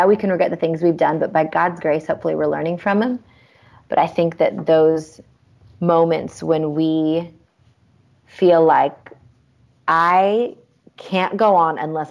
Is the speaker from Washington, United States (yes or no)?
yes; Seattle, Washington, United States; I'm from the Seattle area, so it's not just the big box store for me. It's still the coffee shop from up the street.